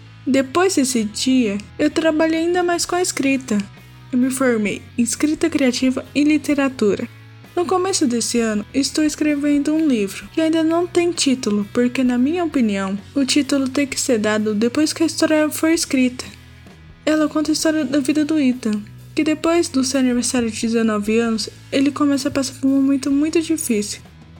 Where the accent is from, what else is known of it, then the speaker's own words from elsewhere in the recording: Ubatuba, São Paulo, Brazil; born there; now in São Paulo, Brazil; Tenho 20 anos, moro em São Paulo, mas nasci em Ubatuba.